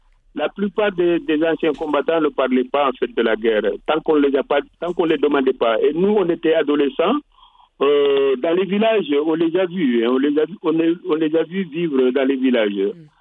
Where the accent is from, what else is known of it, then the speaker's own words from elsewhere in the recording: Senegal; now in France; Il est mort en 85, j'avais déjà quitté le Sénégal. Moi, j'ai quitté le Sénégal, j'étais en France depuis 1968.